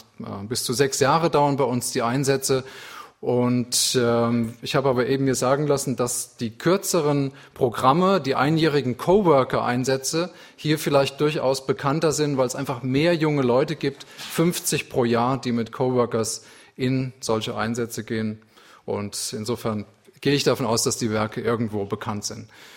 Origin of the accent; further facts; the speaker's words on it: Rhineland-Palatinate, Germany; ich komme aus dem Westerwald, da liegen dialektal gewisse Unterschiede. Das schöne Schwäbisch beherrsche ich leider nicht